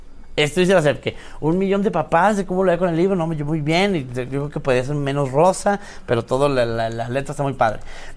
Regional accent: Chihuahua, Mexico; Déjanos en paz, así somos nosotros los chihuahuenses tercos.

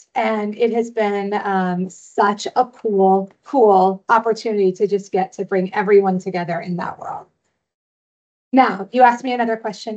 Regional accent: Decatur, United States; I grew up in Decatur and I was in children's theater when I was a kid. And I'm famous there, sort of famous, for being the caterpillar in Alice in Wonderland.

